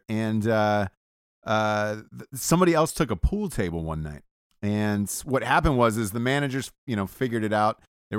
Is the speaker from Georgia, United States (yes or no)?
yes; Atlanta, Georgia, United States; For those of you who don't know out there, from Atlanta, Georgia, originally.